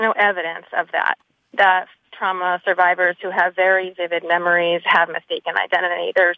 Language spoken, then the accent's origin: English; Washington, District of Columbia, United States; I grew up in Washington, D.C. I went to a privileged private school.